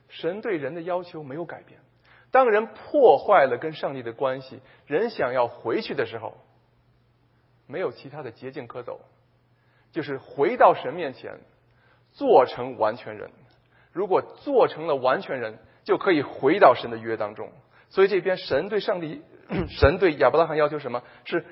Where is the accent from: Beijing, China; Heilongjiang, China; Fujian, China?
Beijing, China; accent: Beijing; 如果用我们北京话来讲